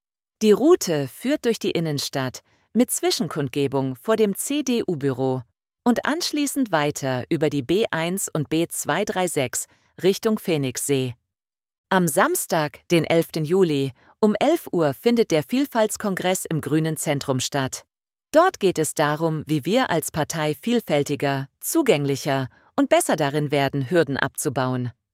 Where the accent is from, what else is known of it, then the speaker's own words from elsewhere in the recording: Unna, North Rhine-Westphalia, Germany; Während meines Studiums habe ich eine Zeit lang in Dortmund gewohnt und aus Unna fährt man ja ohnehin gerne mal samstags in die große Stadt, sodass ich seit meiner Kindheit oft in Dortmund unterwegs gewesen bin.